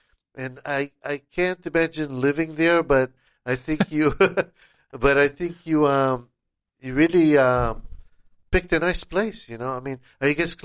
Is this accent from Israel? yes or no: yes; Tel Aviv, Tel Aviv District, Israel; moved away; I'm originally from Tel Aviv, and there also it's the city that never sleeps. You know. And I don't understand how people, I mean, I haven't lived there in 48 years